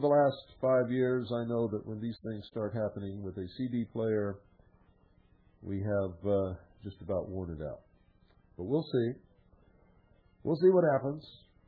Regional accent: United States; it's not easy to say that because I'm an American, but it's absolutely true.

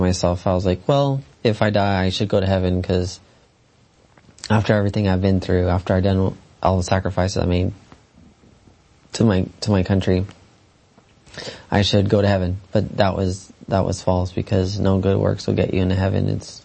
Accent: Alice, Texas, United States; we were in church in San Diego, and I'm from Alice, Texas, and we would go to church in my grandpa's church. So I grew up in the church.

